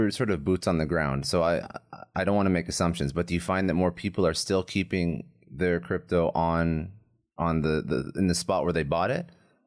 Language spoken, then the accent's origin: English; Canada; now in Florida, United States; I have TD, I'm Canadian.